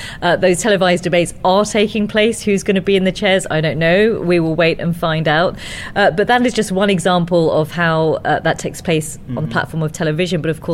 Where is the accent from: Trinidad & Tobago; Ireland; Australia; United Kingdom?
United Kingdom; England; I was born and brought up in England